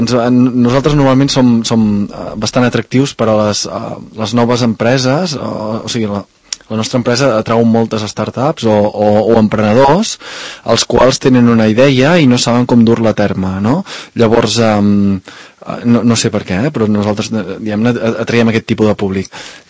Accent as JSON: {"language": "Catalan", "town": "Banyoles", "region": "Catalonia", "country": "Spain", "tie": "born or raised there", "moved": "as an adult", "said": "jo, diguem-ne, vaig néixer a Banyoles, em vaig criar a Banyoles i després... a nivell professional em vaig haver de marxar, no?"}